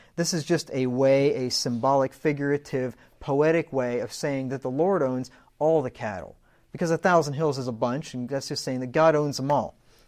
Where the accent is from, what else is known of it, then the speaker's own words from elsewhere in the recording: Pennsylvania, United States; So I'm from Pennsylvania, and I like hills and curves and all that, so I'm happy with it.